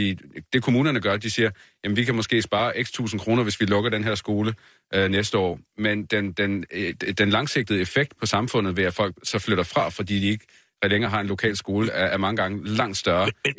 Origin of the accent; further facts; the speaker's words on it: Zealand, Denmark; i hvert fald ikke på Lolland-Falster, hvor jeg kommer fra. Det er en hjørnesten af vores samfund.